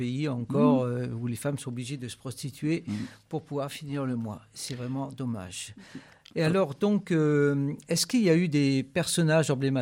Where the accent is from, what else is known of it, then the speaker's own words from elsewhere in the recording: Dunkirk, Hauts-de-France, France; now in Marseille, France; Moi je suis pas de Marseille, j'y habite depuis 30 ans, je viens de Dunkerque